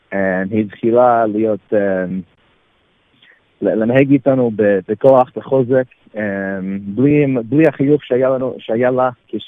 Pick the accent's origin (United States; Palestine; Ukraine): United States; New York City, New York; אני נולדתי בניו יורק, בקרון הייטס, בברוקלין, ואני נולדתי במשפחה חב"ד.